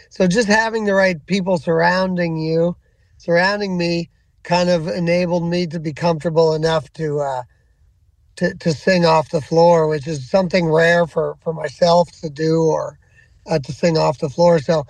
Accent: Musquodoboit Harbour, Nova Scotia, Canada; I'm from here, a place called Musquodoboit Harbor, which is kind of near where I'm at right now. So east of Halifax, about 45 minutes is where I was born.

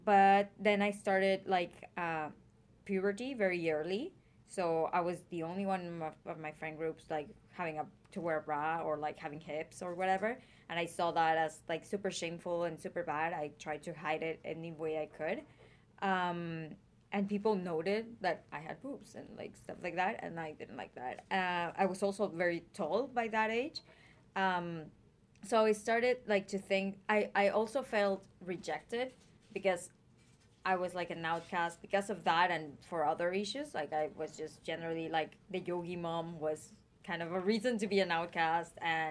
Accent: Mexico; I grew up in Mexico, and there wasn't any like organic stores yet when I was growing up.

